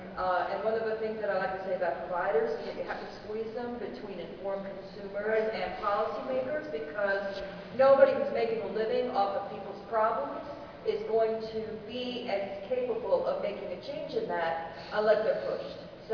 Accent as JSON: {"language": "English", "town": "Boston", "region": "Massachusetts", "country": "United States", "said": "I come from Boston, where people know how to write grants, but they don't necessarily know how to solve problems."}